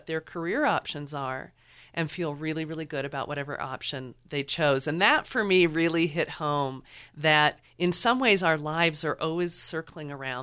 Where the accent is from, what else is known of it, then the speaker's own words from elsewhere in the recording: California, United States; also born or lived in New York City; now in Santa Fe, United States; Yeah, I will say I grew up in California and I spent 13 years in New York City.